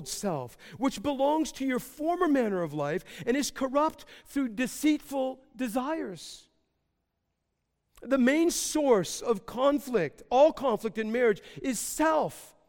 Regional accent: Oshawa, Ontario, Canada; I was born and raised in Oshawa, Ontario.

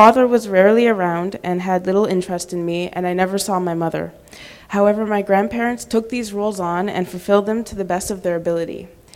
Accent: Toronto, Ontario, Canada; born there; I'm 26 years old, and I was born in Toronto.

